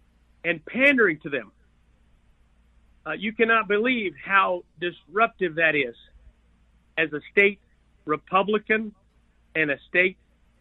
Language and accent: English; Akron, Colorado, United States; And it bothers me when I turn on my TV in my hometown, Akron, Colorado, in Washington County